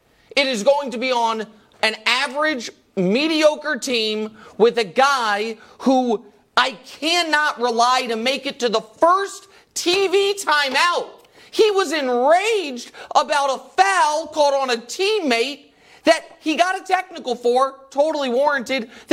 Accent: Kansas City, Missouri, United States; I'm going to move back to my hometown, Kansas City, and I'm going to live on the ocean.

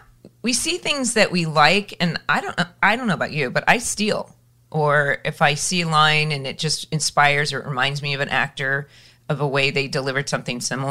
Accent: California, United States; I grew up in Orange County.

